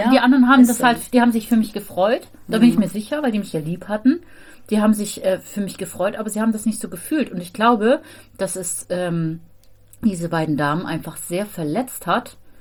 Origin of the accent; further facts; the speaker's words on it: Baden-Württemberg, Germany; aber ich komme halt aus dem Schwarzwald und ich hatte halt nichts.